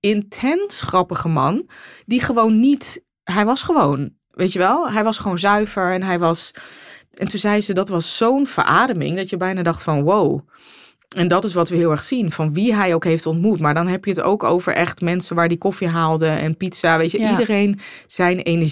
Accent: Deventer, Overijssel, Netherlands; ik kom oorspronkelijk uit Deventer en Finne ook.

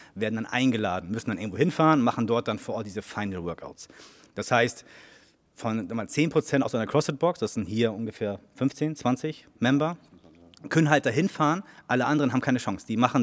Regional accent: Oldenburg, Lower Saxony, Germany; Bin dann wieder nach Oldenburg gezogen, bin als Oldenburger und deswegen Heimat hat dann doch wieder einen herangezogen.

